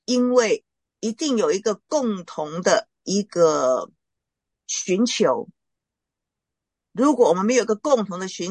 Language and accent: Chinese; Taiwan; 那我是台湾人，但是呢，我在中国走动了近30年哈